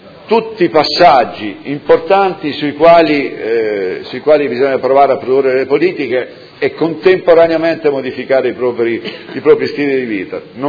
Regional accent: Apulia, Italy; born there; anche dove sono nato, giù nel Salento, diverrebbe un'isola

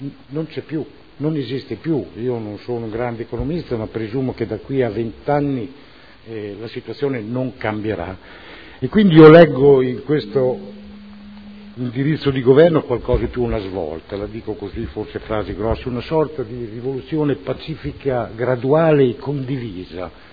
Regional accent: Modena, Emilia-Romagna, Italy; sono modenese

